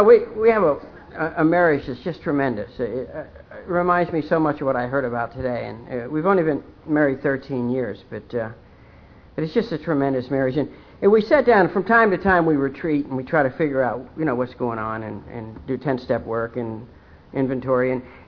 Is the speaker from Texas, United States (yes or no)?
no; Ohio, United States; born there; But I was born in Ohio. I'm the second child and the eldest son in a family of 11 children. I'm Irish.